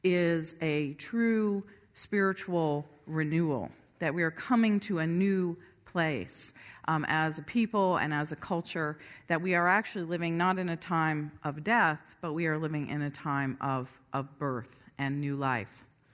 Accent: Scottsdale, Arizona, United States; But growing up in Scottsdale, Arizona as a teenager, I joined a church called Scottsdale Bible Church.

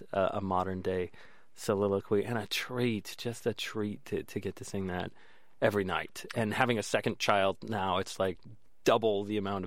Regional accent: San Jose, California, United States; born there; And I lived in San Jose, actually. Mm-hmm. I was born in San Jose, and my parents met at San Jose State. And so the Bay Area is a very special place for us.

